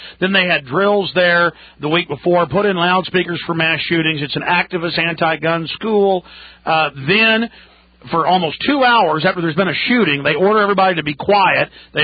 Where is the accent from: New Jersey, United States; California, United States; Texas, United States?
Texas, United States; Dallas; I grew up rough in Dallas. I don't know why. I had a pretty good family